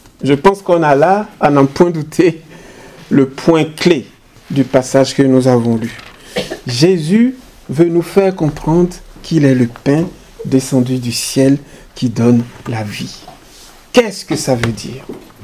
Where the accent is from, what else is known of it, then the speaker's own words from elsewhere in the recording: Côte d’Ivoire; Chez moi, en Côte d'Ivoire, on fait des sauces à l'oignon, uniquement à l'oignon, avec de la viande.